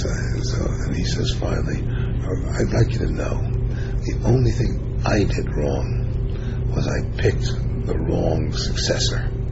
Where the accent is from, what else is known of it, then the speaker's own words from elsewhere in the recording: Brooklyn, New York, United States; I grew up in Bensonhurst, you know, where stocks were like Swahili.